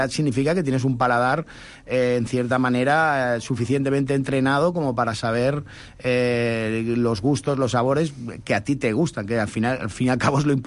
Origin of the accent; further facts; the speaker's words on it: Castile and León, Spain; ir mucho más a mi tierra, al Bierzo, y verme más con mis amigos de allí.